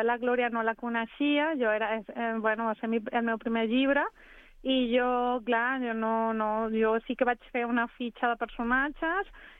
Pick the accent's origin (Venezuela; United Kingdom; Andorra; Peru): Venezuela; now in Vilanova i la Geltrú, Spain; jo soc veneçolana i porto aquí gairebé 20 anys.